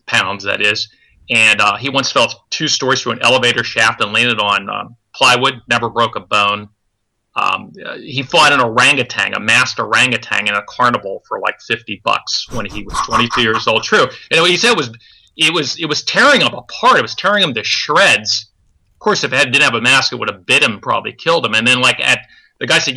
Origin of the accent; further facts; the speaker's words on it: Pennsylvania, United States; I grew up in the Pittsburgh area. It's a little north of Pittsburgh, Beaver County, Butler County area, which used to be kind of isolated from Pittsburgh.